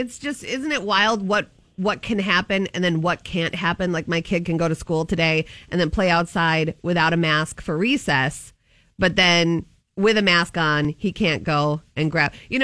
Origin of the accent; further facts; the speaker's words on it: Anoka, Minnesota, United States; I hail from the Halloween capital of the world, Anoka, Minnesota.